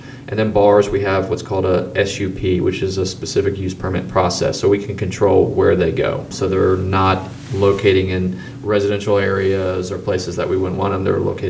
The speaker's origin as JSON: {"language": "English", "town": "Houston", "region": "Texas", "country": "United States", "tie": "born or raised there", "said": "I grew up in Houston, and Houston is kind of notorious for their bad zoning"}